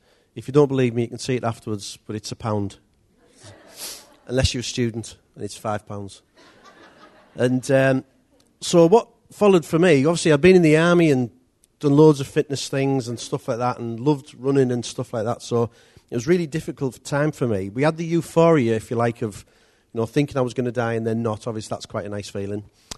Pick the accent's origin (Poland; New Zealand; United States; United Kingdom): United Kingdom; Middlesbrough, North East England; I was brought up in Middlesbrough, brought up in an ordinary home. We never went to church or anything like that.